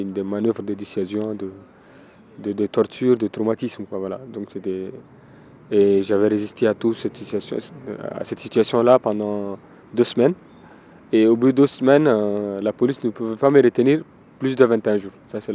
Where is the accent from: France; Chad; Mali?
Chad; ce qui se passe chez moi, au Tchad